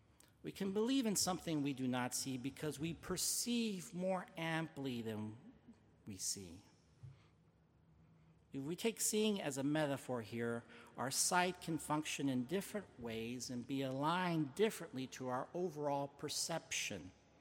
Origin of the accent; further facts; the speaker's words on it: Hermosillo, Sonora, Mexico; moved away; leaving my hometown of Hermosillo, Mexico, to another part of my beloved Mexico.